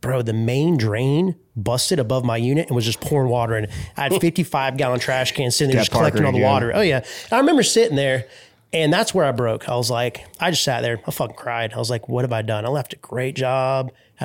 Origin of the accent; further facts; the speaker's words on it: Wilmington, United States; I said, oh, I'm from Wilmington.